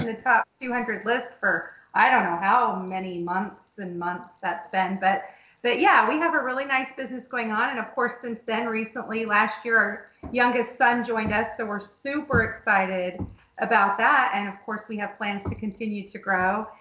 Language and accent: English; Blue Springs, Missouri, United States; Steve and I grew up in Blue Springs, so we're extremely familiar with that area and the surrounding areas.